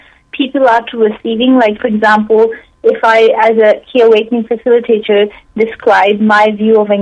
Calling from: United Kingdom; I am in the UK.

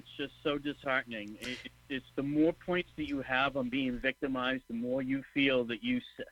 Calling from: New Hampshire, United States; from New Hampshire.

